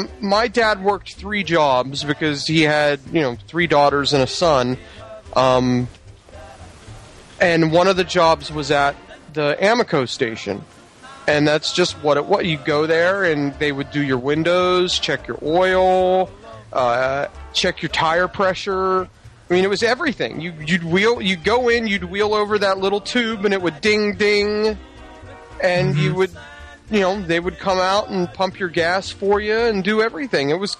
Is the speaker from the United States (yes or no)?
yes; Ritchieville, Pennsylvania, United States; where I grew up in Ritchieville, Pennsylvania.